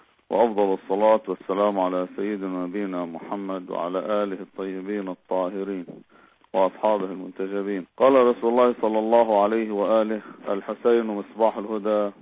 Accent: Majdal Selm, Nabatieh Governorate, Lebanon; المسؤول عن جمعية تقيم العاشر من المحرم بأداء تمثيلي في بلدتنا مجد السلم اسمه جمعية الزهراء،

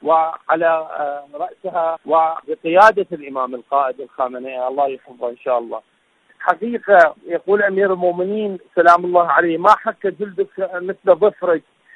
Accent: Iraq; من العراق، وشكرا جزيلا لكم للاستضافة

